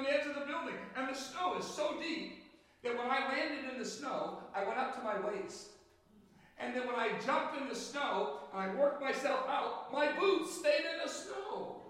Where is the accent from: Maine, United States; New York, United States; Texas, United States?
Maine, United States; I'll never forget sometimes when I'm from Maine, and we had snowstorm one time that dumped so much snow